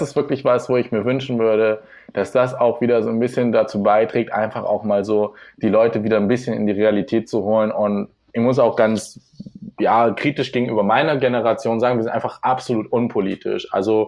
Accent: Lower Saxony, Germany; now in Hildesheim, Germany; Ja, also ich komme aus einem kleinen Dorf in der Nähe von Hildesheim, also so 15 Kilometer südlich. Ich bin jetzt für die Ausbildung hergezogen

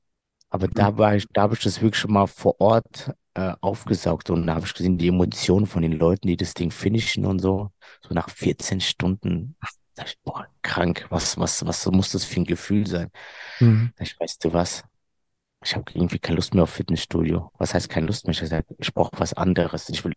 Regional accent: Hesse, Germany; accent: Frankfurt dialect; Ich bin 38 Jahre alt, komme aus dem Raum Frankfurt, wie man an dem Dialekt raushören kann.

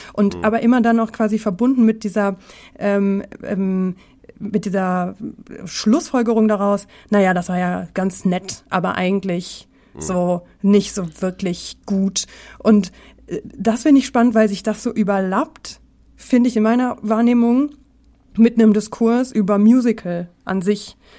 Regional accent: Dortmund, North Rhine-Westphalia, Germany; weil er natürlich gebürtig aus Dortmund kommt, so wie ich. Und quasi direkt aus dem Stadtteil, neben dem Stadtteil, in dem ich groß geworden bin.

